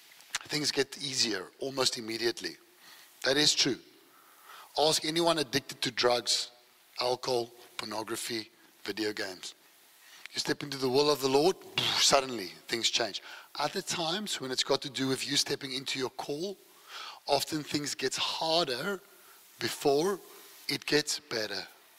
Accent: Wellington, New Zealand; I grew up in Wellington, so it's quite a traditional place

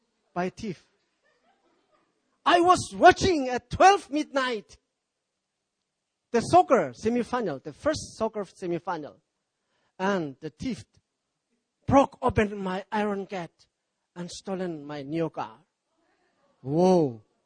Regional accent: Nagaland, India; I'm a Naga. Indian, there are so many races. And I'm from Nagaland.

